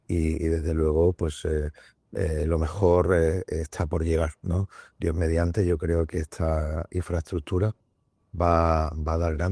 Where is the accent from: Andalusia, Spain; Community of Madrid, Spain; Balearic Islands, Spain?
Andalusia, Spain; Málaga; para mí como malagueño no hay mayor orgullo que servir a mi país, a España, a través del deporte desde Andalucía.